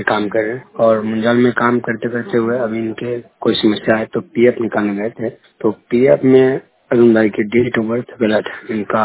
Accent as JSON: {"language": "Hindi", "region": "Bihar", "country": "India", "said": "बिहार से हूँ।"}